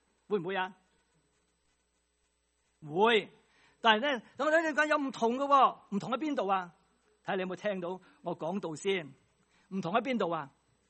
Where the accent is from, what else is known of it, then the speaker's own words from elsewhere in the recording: China; 其实我中国人都有啦，是不是啊？